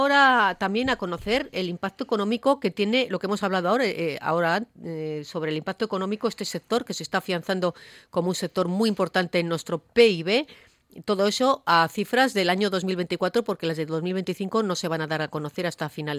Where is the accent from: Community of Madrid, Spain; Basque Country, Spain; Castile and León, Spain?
Basque Country, Spain; Bilbao; soy de Bilbao